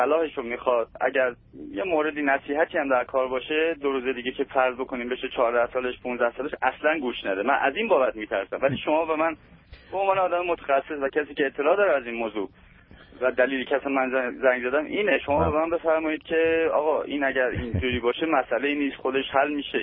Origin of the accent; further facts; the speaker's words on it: Iran; also born or lived in Europe; now in United States; من 17 سال خارج از ایران هستم. یه مدت اروپا بودم، بعد آمریکا،